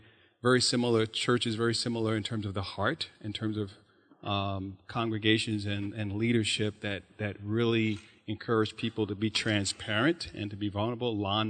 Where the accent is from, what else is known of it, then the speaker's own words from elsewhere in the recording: New York City, New York, United States; I grew up in New York. I'm a New York guy, and grew up in the borough of Queens in Brooklyn, and so having grown up in New York, I grew up with predominantly many of my friends were Jewish.